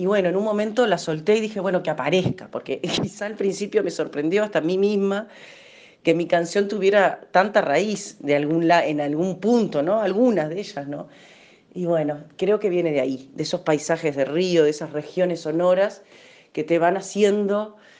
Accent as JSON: {"language": "Spanish", "region": "Paysandú", "country": "Uruguay", "tie": "born or raised there", "lives_now": "Montevideo, Uruguay", "said": "yo a los 20 años me fui a vivir a Montevideo a estudiar, o sea, tengo más de la mitad de mi vida no viviendo en Paysandú, que es mi ciudad natal"}